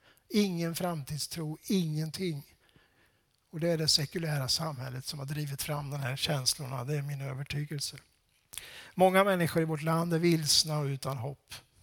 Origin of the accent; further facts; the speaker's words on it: Laxå, Örebro County, Sweden; en lärarfamilj i Laxå, eftersom jag var uppväxt i Laxå.